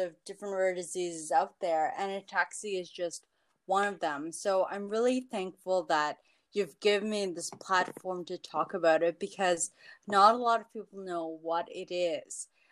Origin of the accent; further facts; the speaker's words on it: Toronto, Ontario, Canada; I am from Toronto